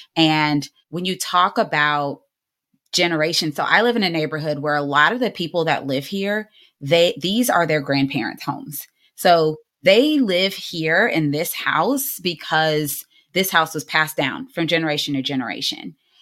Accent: DeKalb, Georgia, United States; now in Gwinnett County, United States; I lived in DeKalb. I grew up in DeKalb. I now live in Gwinnett.

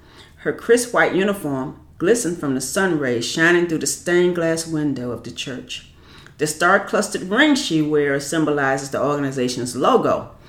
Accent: Chapin, South Carolina, United States; it's a fond memory of growing up in Chapin, South Carolina.

